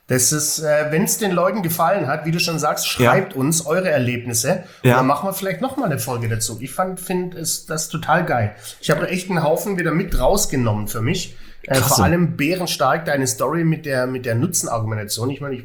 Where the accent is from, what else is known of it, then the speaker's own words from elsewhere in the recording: Baden-Württemberg, Germany; da geht mir als Schwabe doch das Herz auf.